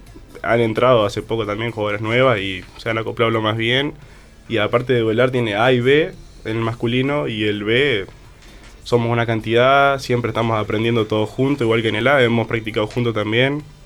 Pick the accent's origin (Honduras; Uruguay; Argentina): Uruguay; Salto; yo vengo de Salto, soy del interior, y yo jugaba al vóley allá.